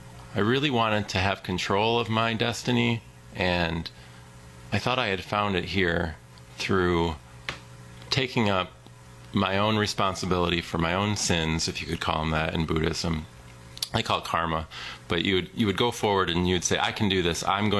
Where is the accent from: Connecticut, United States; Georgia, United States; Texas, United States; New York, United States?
New York, United States; I am visiting town from New York.